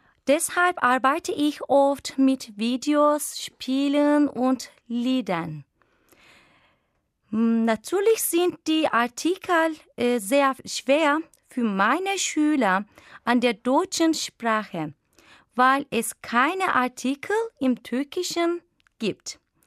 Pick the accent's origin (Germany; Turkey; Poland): Turkey; Istanbul; German is a second language; Ich komme aus der Türkei. Ich bin geboren im Jahr 1984 in Istanbul.